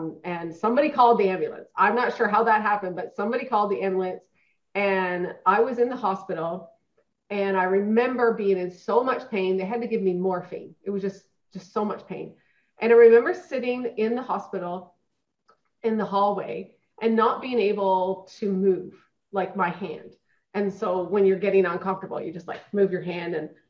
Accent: Newfoundland and Labrador, Canada; I was raised in a small town, Newfoundland. I was born and raised in Newfoundland, you know, went off to college

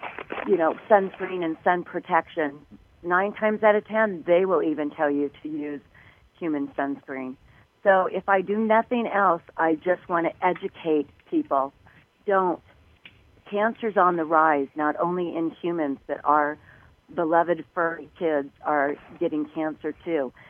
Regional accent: Huntington Beach, California, United States; from years and years of sun worshiping and being on the beach growing up in Huntington and trying to be the hot babe on the beach.

